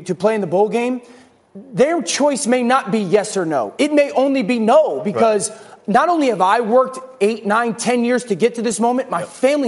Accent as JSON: {"language": "English", "region": "Connecticut", "country": "United States", "said": "I'm from Connecticut, and I went to UConn"}